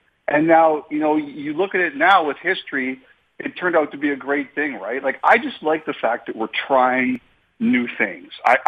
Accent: Toronto, Ontario, Canada; I go, I'm from Toronto, Canada.

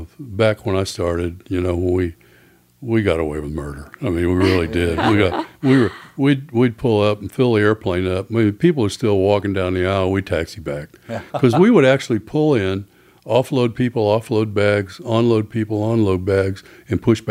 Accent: Fort Worth, Texas, United States; here I am 14 years old in a guitar player in a rock band growing up in Fort Worth.

